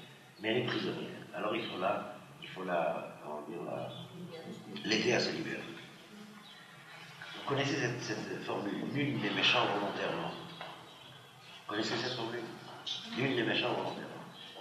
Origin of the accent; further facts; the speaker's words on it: Algeria; Je me rappelle encore quand j'étais enfant, en Algérie